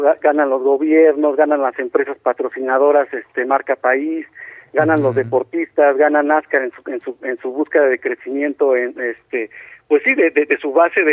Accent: Mexico; con nosotros como mexicanos lo tenemos luego sobrevalorado

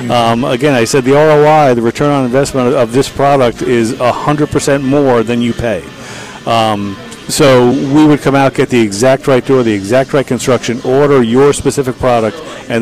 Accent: Scotland, United Kingdom; I told you, I'm Scottish. We used to wash our paper towels out and hang them out to dry.

